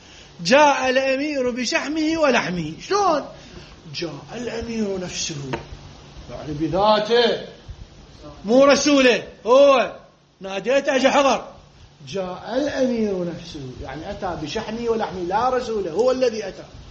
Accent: Iraq

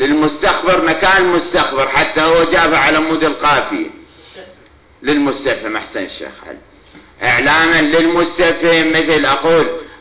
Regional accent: Iraq; أنا مواطن عراقي واستشعر الألم العراقي.

